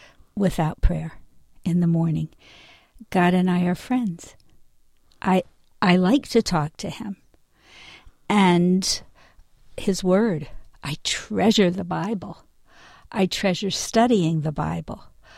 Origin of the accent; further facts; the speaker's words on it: Florida, United States; also born or lived in New Jersey; Then when I was almost right about 11, my parents moved to Florida and they took me with them. And then I was living in Florida until I went off to college.